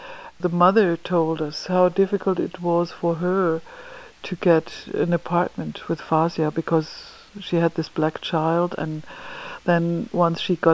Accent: Germany; I'm from Germany

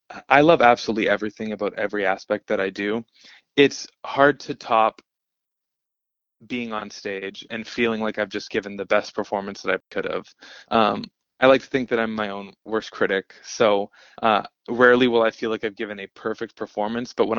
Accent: Vancouver, British Columbia, Canada; a show that I have coming up in Vancouver, which is my hometown

